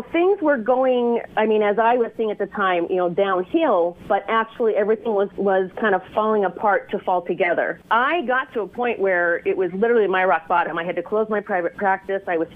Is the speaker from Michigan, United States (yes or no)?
no; Rapid City, South Dakota, United States; Well, I actually grew up in South Dakota. Yeah, the Black Hills, that was my backyard. I grew up in Rapid City, South Dakota, and I'm a PK, a preacher's kid.